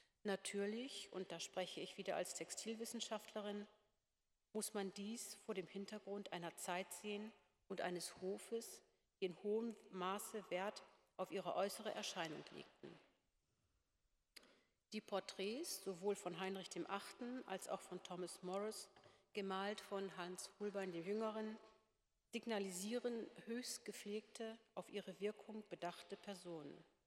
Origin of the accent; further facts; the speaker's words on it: Lower Saxony, Germany; Zu Hause sprechen wir Plattdeutsch. Im Oldenburger Land, wo ich groß geworden bin, ist das Platt noch heute relativ verbreitet.